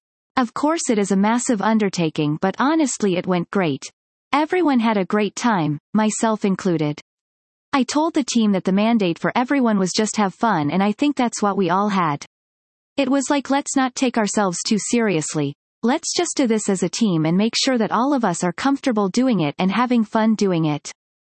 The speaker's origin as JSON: {"language": "English", "country": "France", "tie": "born or raised there", "said": "my own growing up in France with the French graphic novels, French animation community kind of style, and schools."}